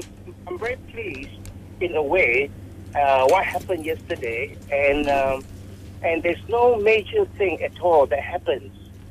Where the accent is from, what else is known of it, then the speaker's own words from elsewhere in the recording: Malaysia; I really love Malaysian. I'm Malaysian, all right?